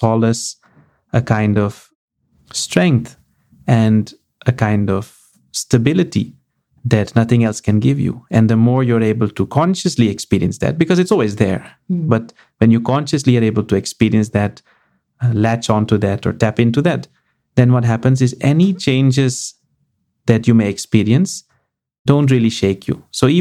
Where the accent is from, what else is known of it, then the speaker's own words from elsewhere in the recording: Netherlands; first language Dutch; English is a second language; Dutch is special to me because it's my mother tongue. It's, yeah. You know, I was born in Holland, born and raised.